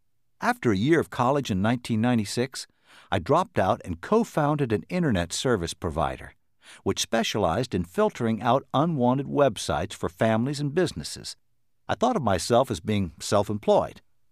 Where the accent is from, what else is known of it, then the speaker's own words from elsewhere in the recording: Jacksonville, Arkansas, United States; While I was growing up in Jacksonville, Arkansas, all the way through high school, I had little confidence in my abilities to succeed at anything.